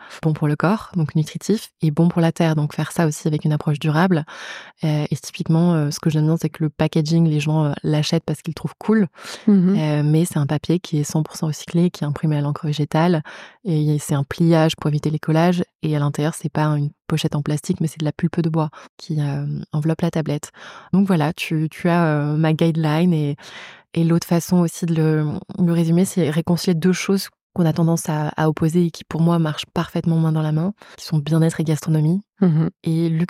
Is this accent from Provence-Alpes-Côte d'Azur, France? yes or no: no; Paris, Île-de-France, France; also born or lived in Compiègne; j'ai 28 ans. J'ai grandi entre Paris et la forêt de Compiègne.